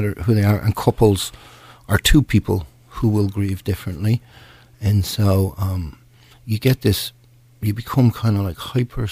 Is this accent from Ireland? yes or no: yes; Ireland; I'm Irish, we're stubborn.